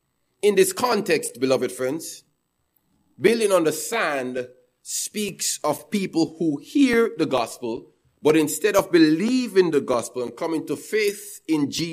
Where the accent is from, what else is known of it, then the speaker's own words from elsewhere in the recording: Jamaica; You see, I grew up in Jamaica. I'm from Jamaica. I'm a citizen of Jamaica.